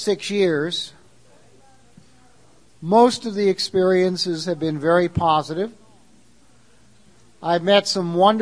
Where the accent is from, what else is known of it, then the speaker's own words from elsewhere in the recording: California, United States; And I'm from California. I'm not used to that.